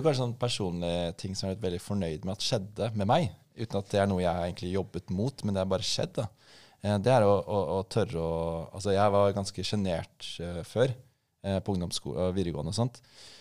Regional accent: Asker, Akershus, Norway; jeg er fra Asker, har et hus, garasje, bil

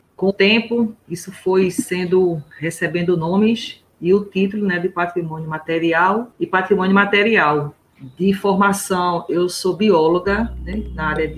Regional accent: Vicência, Pernambuco, Brazil; sou natural de Vicência e atuo com educação e com cultura há um bom tempo

